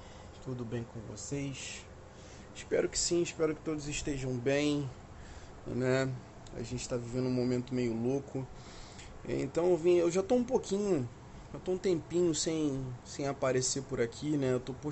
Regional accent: Rio de Janeiro, Brazil; Para quem não sabe, eu sou do RJ

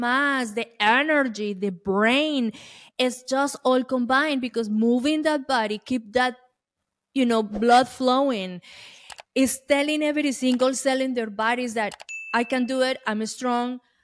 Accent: Colombia; English is a second language; moved away as an adult; now in United States; I'm coming from Colombia. It's a third world country. And is in general, you know, is a small economy compared with the United States. So when I came here 18 years ago

